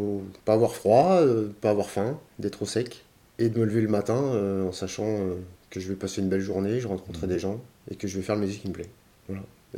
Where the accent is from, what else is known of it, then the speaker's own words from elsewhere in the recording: Brittany, France; Enfin, moi j'en ai connu pas mal, je viens de Bretagne